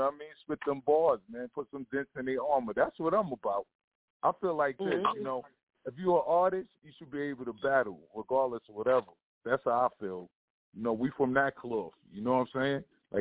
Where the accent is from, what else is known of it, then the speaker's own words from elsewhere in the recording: Queens, New York, United States; I come from Queens, New York, so, you know, we definitely grew up